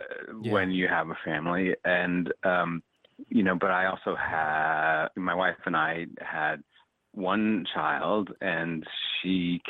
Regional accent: East Coast, United States; I'm a transplant from the East Coast

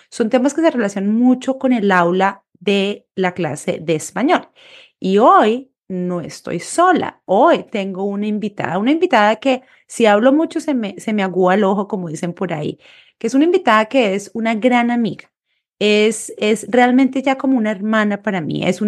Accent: Colombia; now in United States; soy profesora de español en los Estados Unidos, soy originalmente de Colombia

